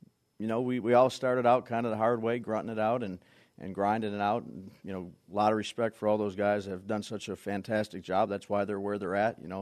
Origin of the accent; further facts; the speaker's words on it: West Seneca, New York, United States; my grandparents, who are still alive, they live in the same house that I grew up in over in West Seneca